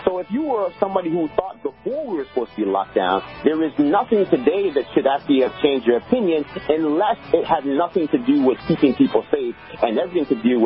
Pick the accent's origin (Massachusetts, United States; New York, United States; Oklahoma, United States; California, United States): New York, United States; I'm from New York, and New York City, $35 billion in economic productivity comes out of nightlife and restaurants and bars.